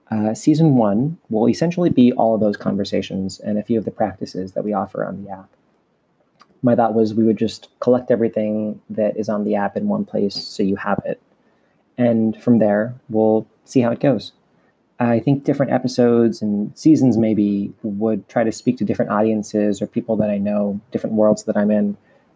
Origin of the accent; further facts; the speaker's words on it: San Francisco, California, United States; also born or lived in India; I'm Indian American. I was born in India and grew up in occupied Ohlone territory, also known as the San Francisco Bay Area. I was raised culturally Hindu and have been practicing in the Zen Buddhist tradition since 2008.